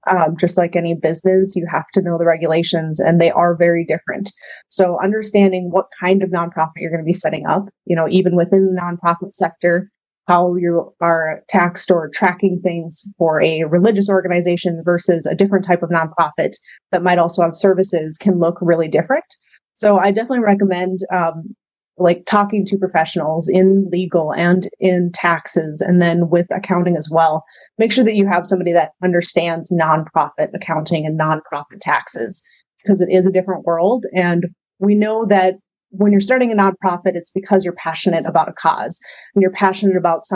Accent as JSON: {"language": "English", "town": "Fargo", "region": "North Dakota", "country": "United States", "said": "So I am from the Fargo, North Dakota area, and I live here."}